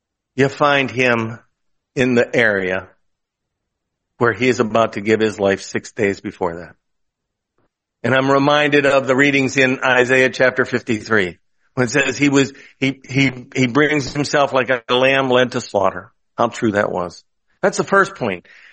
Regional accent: West Newton, Pennsylvania, United States; Westmoreland County, back in my hometown where Little West Newton is, and so on.

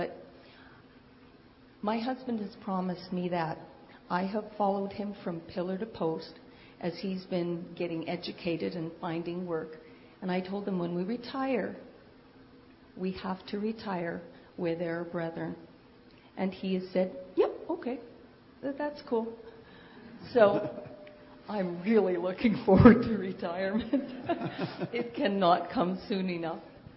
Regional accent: Lac La Biche, Alberta, Canada; I'm from Lac-La-Biche, Alberta.

